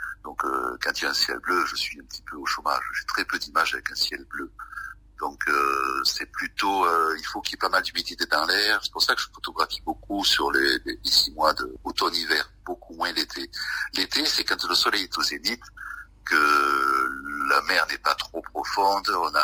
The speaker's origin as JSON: {"language": "French", "town": "L'Isle-sur-la-Sorgue", "region": "Provence-Alpes-Côte d'Azur", "country": "France", "tie": "born or raised there", "said": "je suis natif de Ville-sur-Sorgue, le village de René Char."}